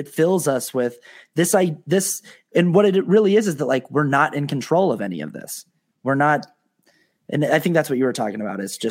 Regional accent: Utah, United States; And I was raised Mormon in Utah, so that was a really strong blueprint.

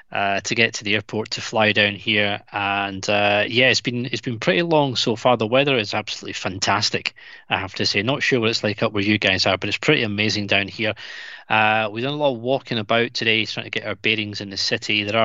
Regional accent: Scotland, United Kingdom; From being a Scot, I was quite pleased to hear it was an 18-11 win.

